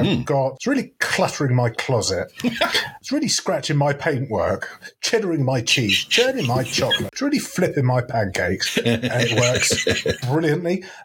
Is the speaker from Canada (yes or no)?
no; United Kingdom; we can't just dive straight into that because we're British.